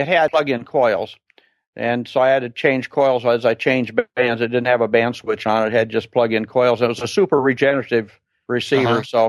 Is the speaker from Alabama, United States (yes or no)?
no; Sturgis, Michigan, United States; I grew up with the same group of kids, and all my friends were in my hometown, Sturgis, Michigan.